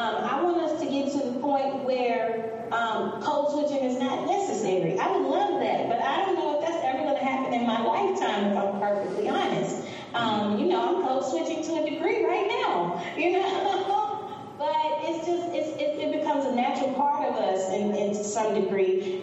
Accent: Mississippi, United States; You know, I'm from Mississippi. We have a rich literary history

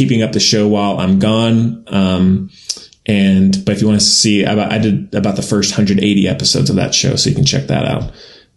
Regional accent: North Carolina, United States; now in Albuquerque, United States; Yeah, I'm in the military, and so we're stationed here. So that's the main reason. We're from North Carolina originally.

